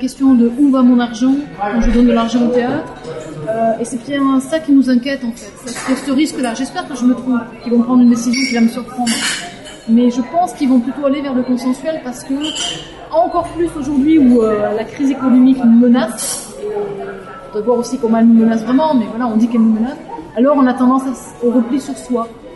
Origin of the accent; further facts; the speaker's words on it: France; now in Geneva, Switzerland; moi je suis française, donc je peux avoir un regard extérieur, mais je vis aussi sur Genève